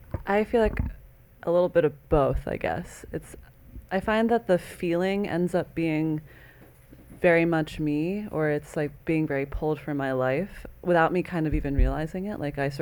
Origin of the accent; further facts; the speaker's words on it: Iowa, United States; I'm from Iowa and I made the character from Nebraska